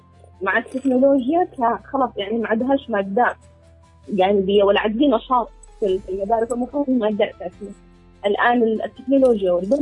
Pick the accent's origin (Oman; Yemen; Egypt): Yemen; عندنا كيمنيين عموما وكنساء يمنيات